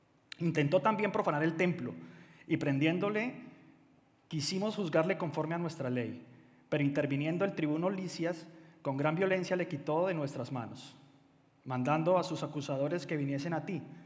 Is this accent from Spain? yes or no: no; Colombia; también soy colombiano como Carolina